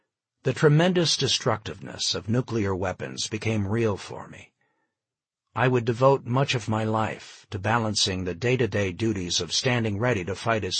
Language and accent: English; Los Alamos, New Mexico, United States; born or raised there